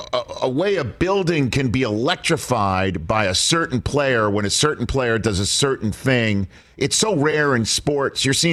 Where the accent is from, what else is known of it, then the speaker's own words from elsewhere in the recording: Staten Island, New York, United States; From my hometown of Staten Island, apparently.